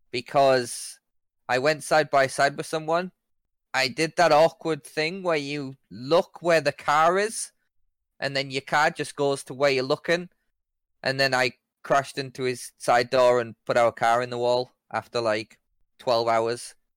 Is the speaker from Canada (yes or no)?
no; England, United Kingdom; I'm English. I see Golfs everywhere.